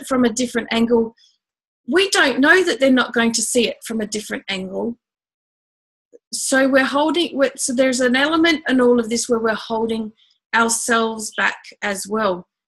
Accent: Australia; Anyway, the whole idea of being my Aussie self went well with the audience because it was the Aussie audience.

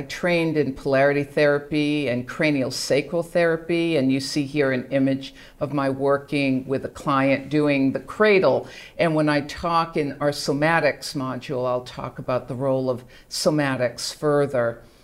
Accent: Boston, Massachusetts, United States; accent: Boston; moved away as an adult; now in Mexico; You can hear a little bit of my Boston accent, and when I was 20, I hightailed it out of Boston, dropped out of college, and was so lucky to land in a small fishing village on the west coast of Mexico.

